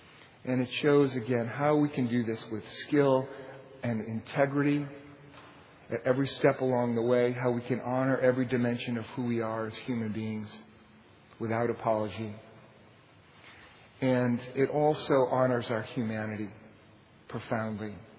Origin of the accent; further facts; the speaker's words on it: New York, United States; Now, I'm from New York, and I grew up in a family that was in many ways very loving